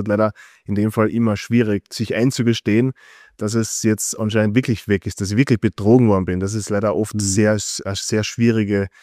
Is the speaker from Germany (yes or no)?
no; Austria; Ja, das ist bei uns in Österreich nicht so verbreitet.